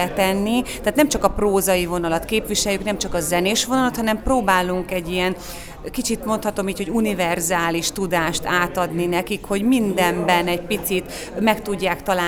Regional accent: Kazincbarcika, Borsod-Abaúj-Zemplén, Hungary; hiszen kazincbarcikai lány vagyok, úgyhogy nekem Miskolc az otthonom, mondhatom

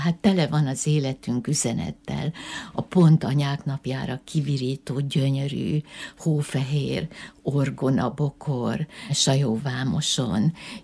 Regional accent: Miskolc, Borsod-Abaúj-Zemplén, Hungary; én miskolci vagyok, itt születtem

